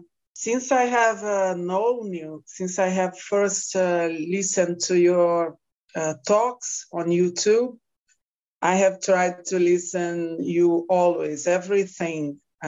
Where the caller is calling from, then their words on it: Portugal; I am talking from Portugal, and I am thinking of going to your retreat in January